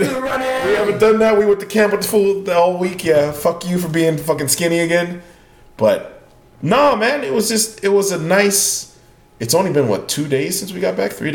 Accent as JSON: {"language": "English", "town": "Atwater", "region": "California", "country": "United States", "tie": "born or raised there", "said": "me and my buddy back home, my buddy Josh, they used to have like $100 flights from my hometown in Atwater to... Vegas"}